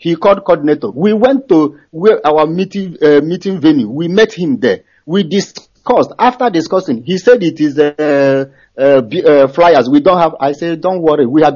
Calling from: Thailand; I'm calling from Thailand.

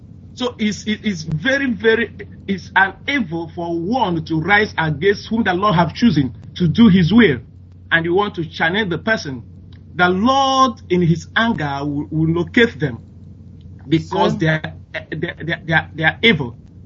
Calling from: Stockholm, Stockholm County, Sweden; I'm calling from Stockholm, Sweden.

